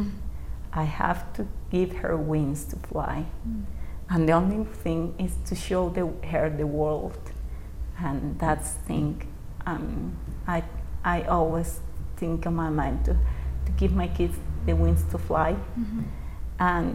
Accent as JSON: {"language": "English", "region": "La Paz", "country": "Bolivia", "second_language": "English", "said": "and I came from Bolivia, La Paz"}